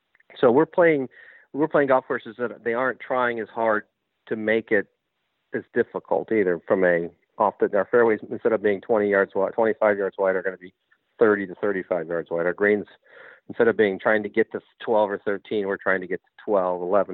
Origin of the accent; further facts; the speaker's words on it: California, United States; I grew up in Recreation Park, and you play in the afternoon, bumpy Poana.